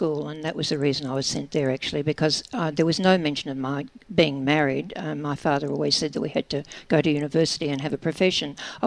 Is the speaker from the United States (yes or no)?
no; St Kilda, Victoria, Australia; born there; I was born in St Kilda. And when I was about 11, we had to move to the country